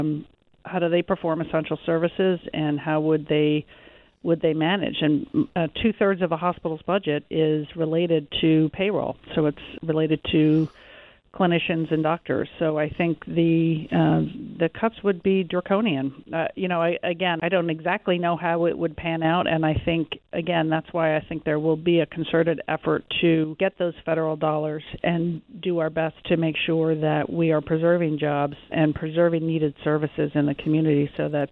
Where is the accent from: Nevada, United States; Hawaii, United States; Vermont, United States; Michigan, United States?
Vermont, United States; I came from Vermont and lived through the single-payer experiment that Vermont lived through, and I learned a lot in that.